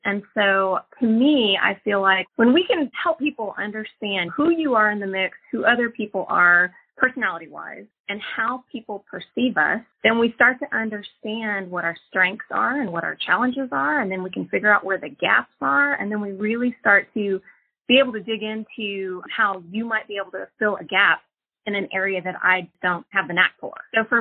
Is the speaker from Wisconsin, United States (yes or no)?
no; Austin, Texas, United States; Well, I'm from Austin. I was actually born and raised here. I know that's not a very common thing these days, but I've been here for a long time.